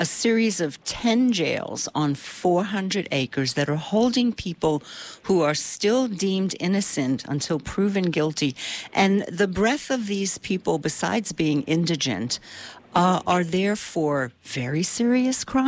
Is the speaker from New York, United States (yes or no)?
yes; New York City, New York, United States; When I was a kid growing up in the South Bronx, the mere mention of Rikers Island was the place you never wanted to end up